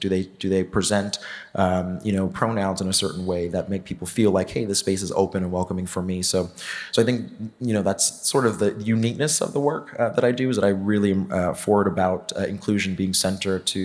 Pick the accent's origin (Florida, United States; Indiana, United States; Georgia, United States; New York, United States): New York, United States; New York City; understanding and learning identity, growing up in New York City